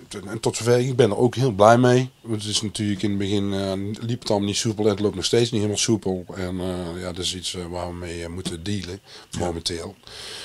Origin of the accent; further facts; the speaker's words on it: Tilburg, North Brabant, Netherlands; Ja, geboren en getogen in Tilburg en een echte Brabander.